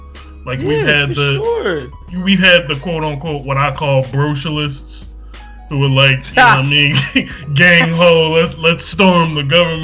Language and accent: English; Philadelphia, Pennsylvania, United States; I'm from Philly. You know I'm from Philly.